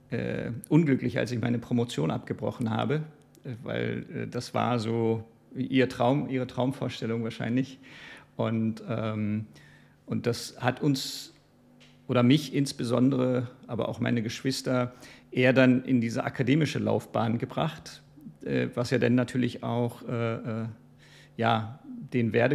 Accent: Istanbul, Turkey; also born or lived in Berlin, Germany; Ich bin gebürtiger Berliner, und bin dann aber zurück nach Istanbul

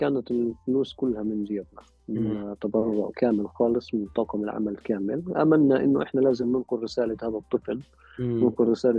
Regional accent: Palestine; احنا اخطر مهنة عندنا بفلسطين مهنة الصحفي

